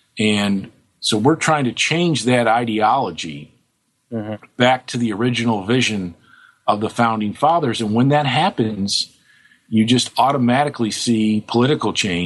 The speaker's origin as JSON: {"language": "English", "region": "New York", "country": "United States", "lives_now": "Auburn, United States", "said": "and I'm originally from New York, Western New York State, and let me tell you, I mean, I love living in the South and living in Auburn, Alabama"}